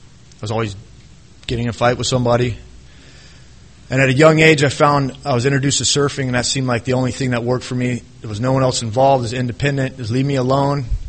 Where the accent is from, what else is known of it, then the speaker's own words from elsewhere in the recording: North Carolina, United States; born there; I was born in North Carolina. All my family are from the South.